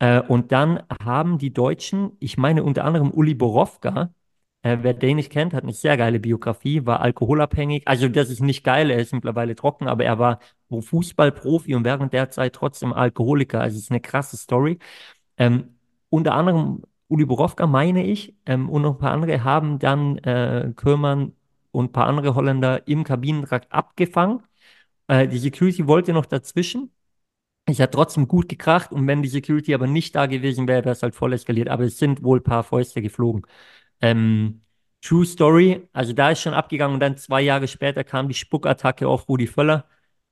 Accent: Germany; als Deutscher

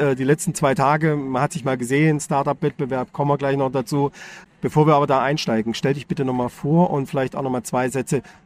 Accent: Stuttgart, Baden-Württemberg, Germany; Also ich komme aus Stuttgart, ich kenne es.

